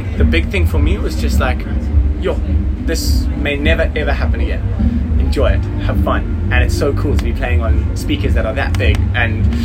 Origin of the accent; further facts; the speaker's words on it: South Africa; South Africa is very community based, and so it's about like making music with people that I love.